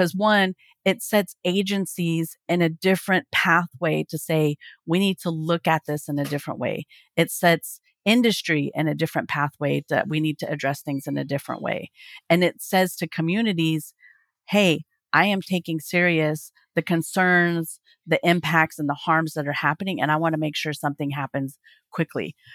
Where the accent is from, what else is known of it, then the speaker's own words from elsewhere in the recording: Oklahoma, United States; I live in Oklahoma. I'm from Oklahoma. I am in the belly of the beast in oil and gas country, right?